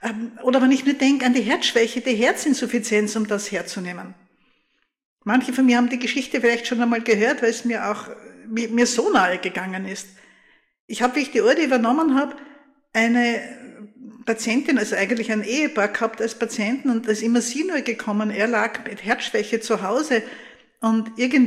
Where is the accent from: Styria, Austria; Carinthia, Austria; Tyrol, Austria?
Styria, Austria; Graz; wo etwas passiert ist in meiner Heimatstadt Graz.